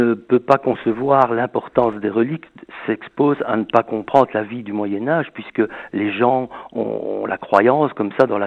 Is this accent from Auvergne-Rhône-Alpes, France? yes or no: no; Hauts-de-France, France; Encore actuellement, dans nos régions, moi je suis du Nord